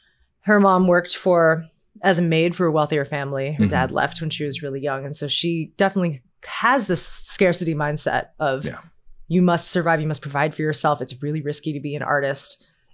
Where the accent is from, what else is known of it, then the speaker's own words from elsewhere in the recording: Arizona, United States; when I was growing up in Arizona, one of the only Asian kids, a primarily all white high school and community